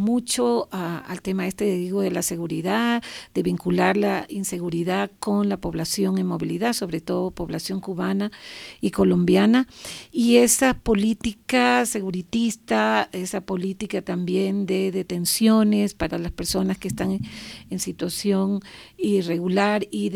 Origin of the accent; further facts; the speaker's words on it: Ecuador; hemos vivido como población ecuatoriana todo el flujo migratorio de ecuatorianos